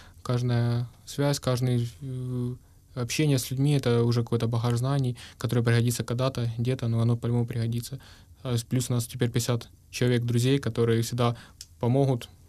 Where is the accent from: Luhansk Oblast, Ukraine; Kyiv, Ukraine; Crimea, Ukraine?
Luhansk Oblast, Ukraine; Krasnyi Luch; Нет, Красный Луч — это как раз сердце Донбасса. Это как раз сердце Донбасского кряжа.